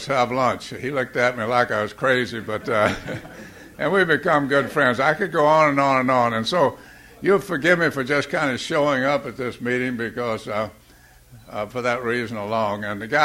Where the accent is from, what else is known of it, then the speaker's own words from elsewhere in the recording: Alabama, United States; moved away as an adult; also born or lived in Chicago; You know, I came here from Chicago in 1977. Now, I'm not from Chicago. I come from a third world country, Alabama.